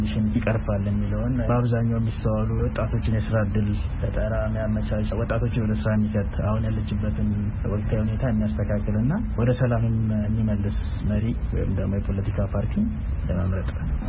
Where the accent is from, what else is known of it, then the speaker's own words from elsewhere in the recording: Ambo, Oromia, Ethiopia; እዚሁ አምቦ ከተማ ተወልጄ ያደኩት